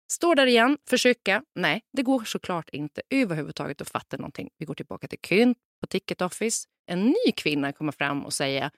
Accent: Sweden; för att vi är tokiga svenskar som ska ta en taxi till ett tempel.

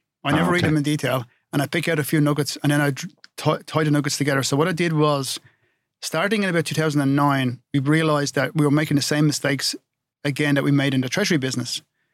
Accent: Glen Ely, Leinster, Ireland; I'm from Wicklow. So I'm from a place called Glen Ely, County Wicklow.

